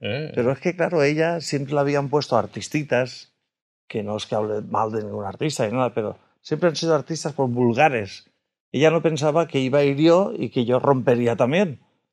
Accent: Valencian Community, Spain; como yo soy muy valenciano, siempre me ha gustado cantar a Valencia

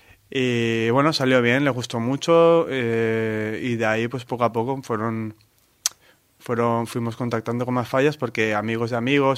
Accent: Valencia, Valencian Community, Spain; born there; Nací en Valencia en 1984 y estoy aquí ahora.

